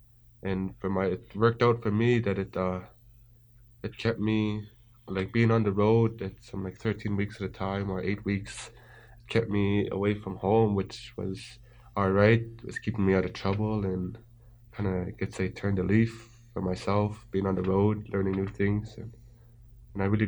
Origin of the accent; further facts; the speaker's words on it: Alberta, Canada; I come from the Sutina Nation that's located just southwest of Calgary, Alberta.